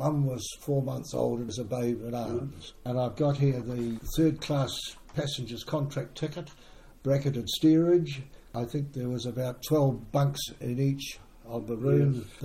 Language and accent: English; Royston, East of England, United Kingdom; born there; 1939, which of today makes me 79 years and 2 or 3 months. I was born in Royston Hospital, unexpectedly, because I was originally started almost over the road from where my parents lived in Eaton Road, on the corner of Grays Road